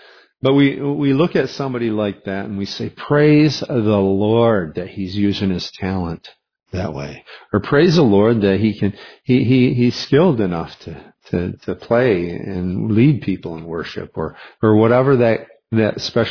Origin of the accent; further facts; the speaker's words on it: West Amboy, United States; I grew up in West Amboy, the foot of the rednecks.